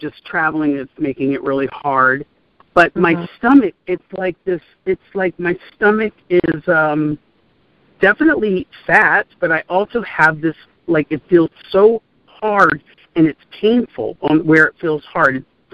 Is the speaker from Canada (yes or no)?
no; Los Angeles, California, United States; I'm actually from L.A., but I'm in San Francisco right now. So I'm calling you from San Francisco.